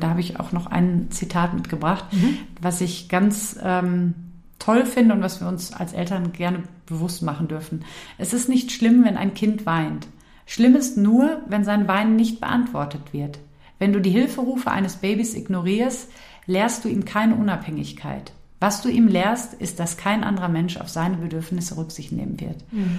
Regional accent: Unna, North Rhine-Westphalia, Germany; also ich komme in dem Fall aus Unna, bin also eher NRW-weit unterwegs

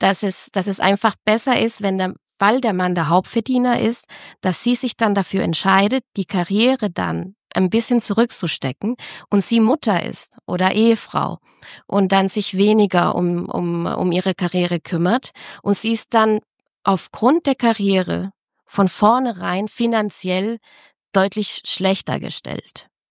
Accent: Chile; Ich hatte eine ganz andere Prägung, gesellschaftlich und politisch. Ich komme aus Chile

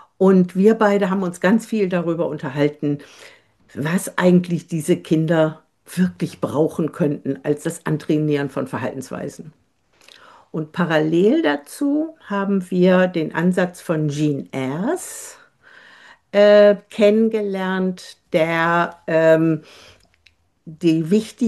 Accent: Bremen, Germany; Nach meinem Studium bin ich zurückgegangen nach Bremen. Ich komme aus Bremen.

